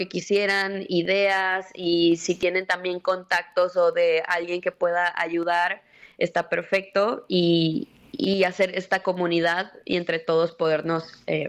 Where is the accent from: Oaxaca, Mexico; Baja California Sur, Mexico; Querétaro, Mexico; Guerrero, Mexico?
Baja California Sur, Mexico; Los Cabos; Yo soy de Los Cabos, mi familia es chollera, yo también. Mis abuelos aprendieron a nadar en el Estero.